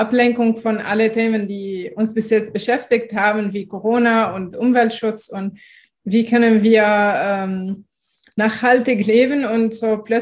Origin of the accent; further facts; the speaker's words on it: Lebanon; now in Germany; Und das ist ein Zustand, was ich sehr gut kenne als Libanesin.